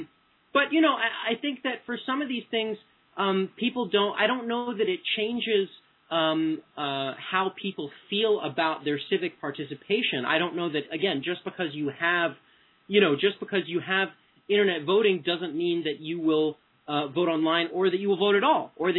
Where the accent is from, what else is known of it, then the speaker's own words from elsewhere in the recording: California, United States; we barely trust in my home state of California.